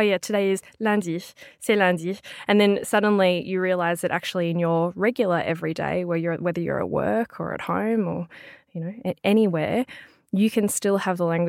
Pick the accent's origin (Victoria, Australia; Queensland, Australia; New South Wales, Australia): Victoria, Australia; Melbourne; So I'm from Australia. That's mm-hmm. probably evident from my accent. I'm from Melbourne, which is right down south. And I'm here in Glasgow today.